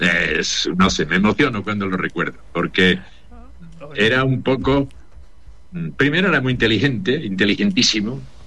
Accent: Andalusia, Spain; Pues estoy aquí en el cerro, en mi tierra, bien. En mi Andévalo.

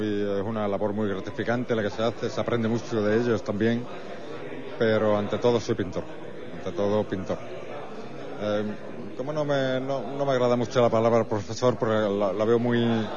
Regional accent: Huelva, Andalusia, Spain; como somos de Huelva, pues tenemos ese sentimiento muy arraigado

